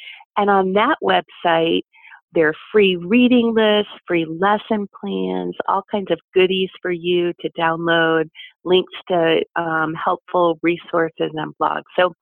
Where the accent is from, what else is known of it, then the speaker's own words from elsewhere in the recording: Germany; I'm from Germany.